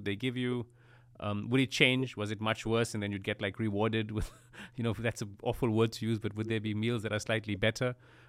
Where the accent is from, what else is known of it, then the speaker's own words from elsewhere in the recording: South Africa; I'm South African.